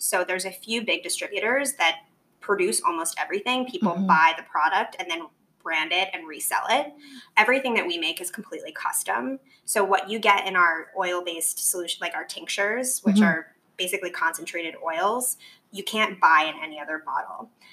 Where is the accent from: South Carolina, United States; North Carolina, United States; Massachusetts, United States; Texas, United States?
Massachusetts, United States; born there; now in New York, United States; So I've been in New York for about 4 years, and I was born outside of Boston.